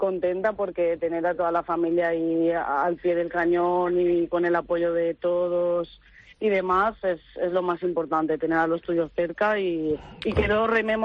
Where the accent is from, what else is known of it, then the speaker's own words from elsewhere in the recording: Valencian Community, Spain; Los arroces siempre van a estar ahí presentes porque es una parte de mí que me define como valenciana